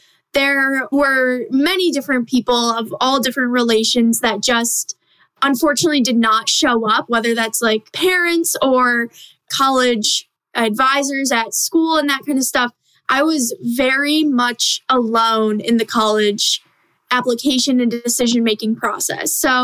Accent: New York, United States; Yeah, okay, so I'm from Western New York, go Bills

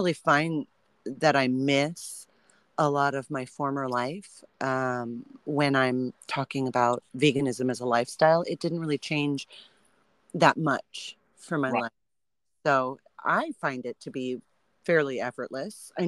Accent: Oregon, United States; Well, I didn't grow up in the South, which you may be able to tell by my lack of accent. I grew up in Oregon, and veganism isn't super new there.

